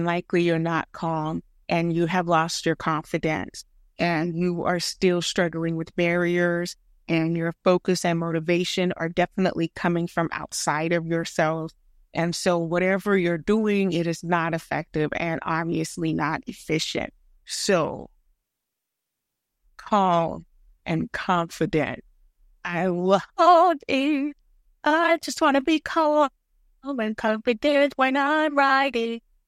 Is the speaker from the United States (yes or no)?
yes; the South, United States; I say this as a writer. I say this as a Southerner.